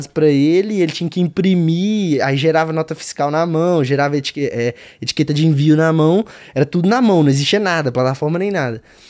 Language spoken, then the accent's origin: Portuguese; Belo Horizonte, Minas Gerais, Brazil; Eu sou de BH, né?